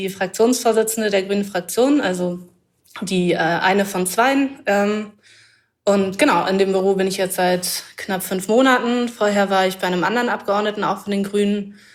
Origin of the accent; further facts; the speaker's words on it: Lower Saxony, Germany; ich bin zum Teil im Wendland aufgewachsen. Das sagt vielleicht einigen was, weil das da ist, wo Gorleben ist